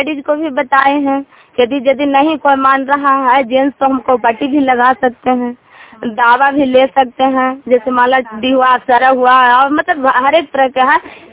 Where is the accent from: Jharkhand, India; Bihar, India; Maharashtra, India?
Bihar, India; Sherpur; शेरपुर गांव से, हरनौत प्रखंड।